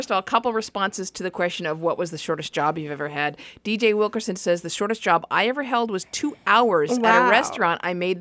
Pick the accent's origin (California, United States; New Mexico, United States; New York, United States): California, United States; Me too, but I'm from California, so I've heard that.